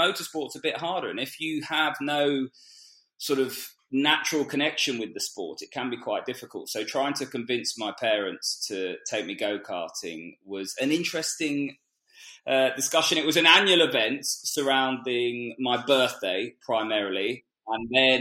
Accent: Twickenham, London, United Kingdom; So born and bred Twickenham and went to school there. I sort of grew up in a sporting family.

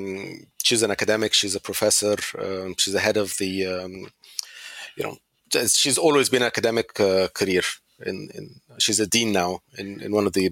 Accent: Exeter, South West England, United Kingdom; also born or lived in Cairo, Egypt; So I was born in Egypt and lived there till I was seven, specifically in Cairo. And then my mother, both my parents were academics. My mother got a PhD in the UK in a city called Exeter in Devon. So I lived there from the age of 7 to 14.

